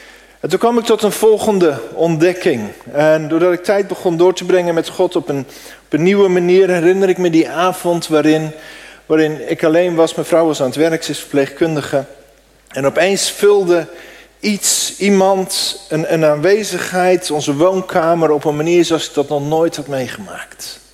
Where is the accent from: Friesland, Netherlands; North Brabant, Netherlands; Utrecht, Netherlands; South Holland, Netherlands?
Utrecht, Netherlands; Veenendaal; also born or lived in Africa; Ik ben geboren in Afrika als een kind van zendelingen. En op mijn 7e in Veenendaal terechtgekomen. Jullie zijn op een mooie plek terechtgekomen. Daar ben ik opgegroeid.